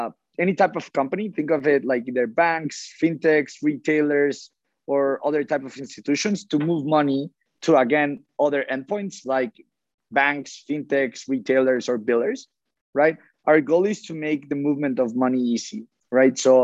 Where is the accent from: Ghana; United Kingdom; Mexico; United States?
Mexico; I'm originally from Mexico. So I come from a family that does agriculture.